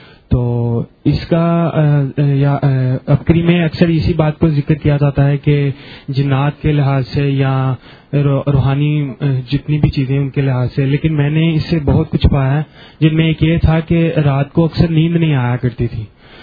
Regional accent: Lahore, Punjab, Pakistan; اور میں لاہور سے ہوں.

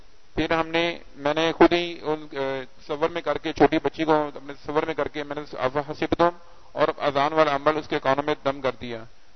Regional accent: Okara, Punjab, Pakistan; میں اوکاڈا سے ہوں.

